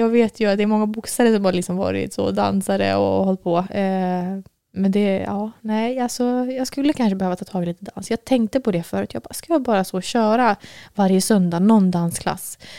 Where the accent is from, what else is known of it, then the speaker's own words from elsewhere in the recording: Västerås, Västmanland County, Sweden; also born or lived in Arboga; jag är från Västerås ursprungligen. Bodde i Arboga tills jag var 5, men sen flyttade vi till Västerås.